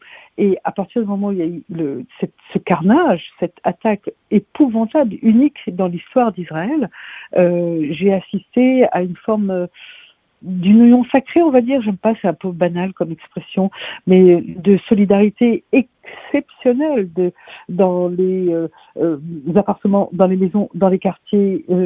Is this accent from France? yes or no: yes; France; Moi, je suis française, j'ai grandi dans un pays sans guerre.